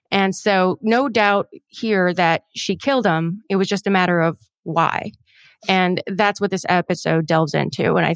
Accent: United States; I'm like, I'm sorry, I'm so American, everybody.

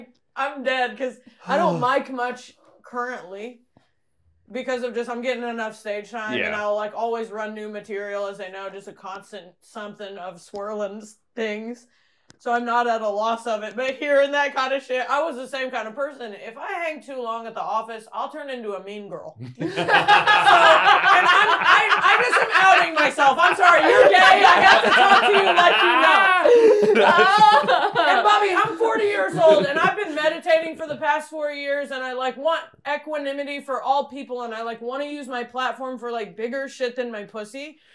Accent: Indiana, United States; I'm from Indiana. We said stuff. And I'm 40, you know?

